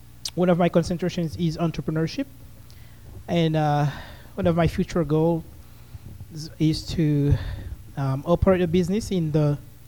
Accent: Haiti; now in United States; because I grew up in Haiti and I really never had the opportunity to meet or interact with people

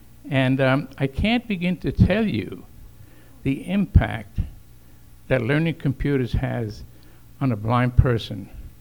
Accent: Brooklyn, New York, United States; I was brought up in Brooklyn. I went to Brooklyn Tech.

